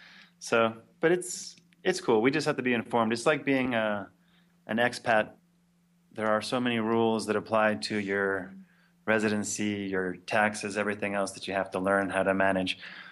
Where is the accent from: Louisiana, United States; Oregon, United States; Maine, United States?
Louisiana, United States; now in Mexico; We're both from Louisiana, and we met down here.